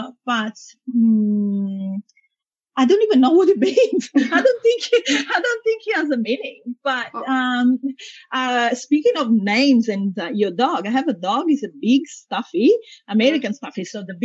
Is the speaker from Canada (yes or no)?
no; Italy; moved away as an adult; now in Australia; I'm actually Italian. Mm-hmm. I'm now both Italian and Australian, but yeah, I was born and bred in Italy, and then I moved here afterwards. But only recently, actually, I moved here.